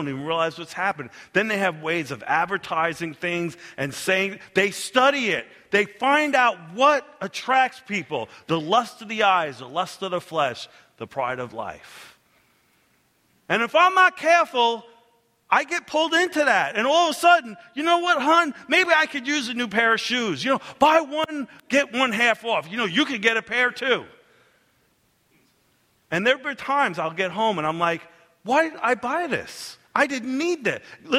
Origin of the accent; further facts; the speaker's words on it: New York, United States; now in Kentucky, United States; I grew up in New York, and I've been in Kentucky for 20 years. I worked in Manhattan.